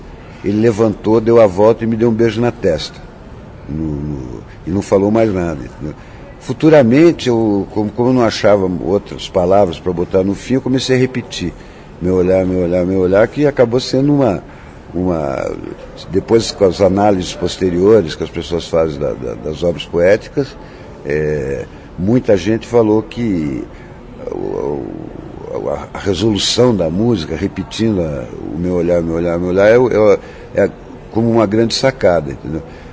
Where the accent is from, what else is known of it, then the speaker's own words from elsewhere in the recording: Taubaté, São Paulo, Brazil; eu fui criado em Taubaté, eu vivi muitos anos lá.